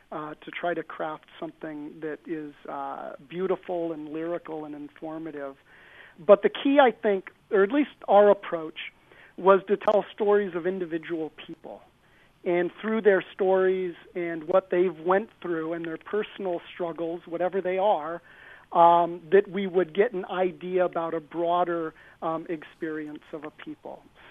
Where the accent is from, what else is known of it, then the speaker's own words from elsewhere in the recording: Seattle, Washington, United States; born there; now in New York, United States; I live in New York. I was born in Seattle. But my family comes from Isleta, which is just outside of El Paso.